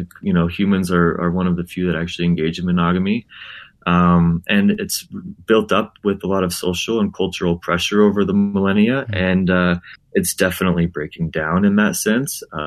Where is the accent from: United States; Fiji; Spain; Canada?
United States; South Jordan, Utah; You know, I grew up in South Jordan, and I grew up with, you know, kids in my school that were children of polygamous families.